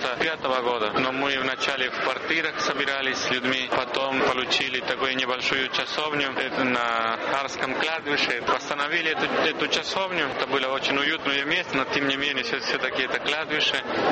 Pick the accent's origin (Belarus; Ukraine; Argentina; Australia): Argentina; now in Kazan, Russia; Я из Аргентины родом, но уже 15 лет служу в России, и именно здесь, в Казани, так что почти уже татарином.